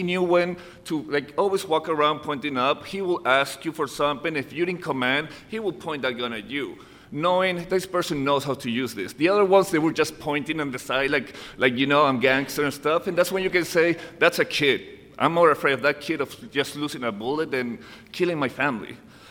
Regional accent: Caracas, Capital District, Venezuela; also born or lived in Maryland, United States; I was raised in Caracas, Venezuela. I was born in Maryland, but Caracas is my hometown. That's a place that I will always consider my home.

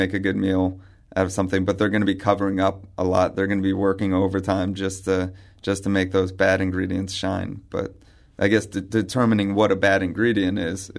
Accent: Vermont, United States; born there; I was born in Vermont and on Lake Champlain, and you notice all the water there is now pretty polluted.

